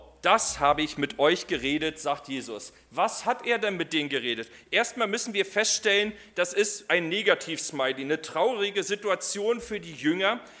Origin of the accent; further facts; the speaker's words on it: Brandenburg, Germany; Ich war mal in Großstädten, da fahre ich wie ein Verrückter, weil ich komme ja aus der Uckermark. Hier sind ja kaum Autos, kaum Gefahr, kein Problem.